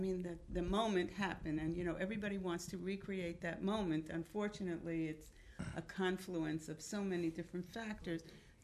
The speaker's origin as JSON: {"language": "English", "region": "New York", "country": "United States", "accent": "New York", "said": "I still speak this way. If I even say hello to somebody, I would say hello. They'd say, where are you from in New York?"}